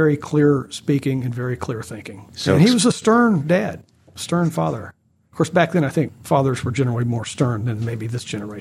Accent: Muskogee, Oklahoma, United States; I was born in St. John's Hospital in Tulsa, but my family lived in Muskogee.

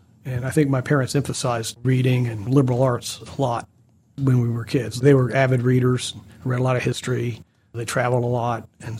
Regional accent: Muskogee, Oklahoma, United States; I was born in St. John's Hospital in Tulsa, but my family lived in Muskogee.

